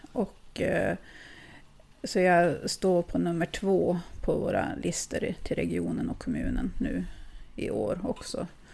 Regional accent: Lycksele, Västerbotten County, Sweden; now in Skellefteå, Sweden; jag kommer från Lycksele och jag flyttade hit till Skellefteå som 17-åring.

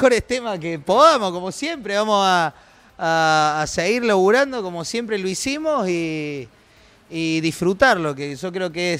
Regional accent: Córdoba, Argentina; born there; uno siendo cordobés, tipo, literalmente va, yo por lo menos ahí en el Marqué, que era donde yo nacía, no sé cuántas veces nací, donde yo nací

